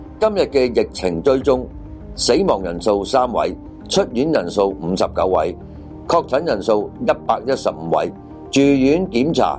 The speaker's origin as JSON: {"language": "Cantonese", "country": "Hong Kong", "said": "令到我们香港人人心惶惶，不知道怎样好"}